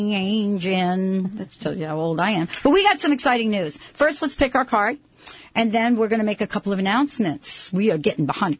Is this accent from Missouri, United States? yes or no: no; New York, United States; Well, you know, I have to tell you, I grew up from in New York